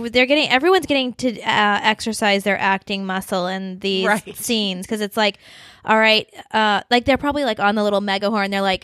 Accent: Kentucky, United States; Yeah, I am from Kentucky, and we do not play.

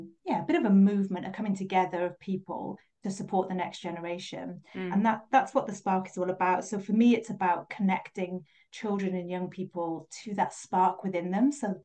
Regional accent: Wales, United Kingdom; also born or lived in America / London; I live in South Wales, same as you, in a little town by the sea just outside of Cardiff. I'm born and bred in Wales, but I've lived in a few different places, including a stint in America and in London as well

